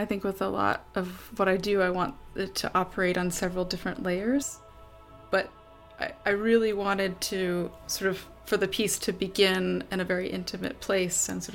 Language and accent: English; United States; I'm an American composer, so I think about that identity